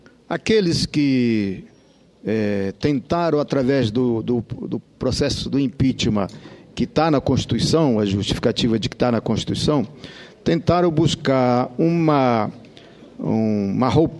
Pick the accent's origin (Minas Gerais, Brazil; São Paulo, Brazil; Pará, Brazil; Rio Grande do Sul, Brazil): Pará, Brazil; Tomar exemplo do meu estado. Há 100 anos só tinha uma universidade pública lá no Pará.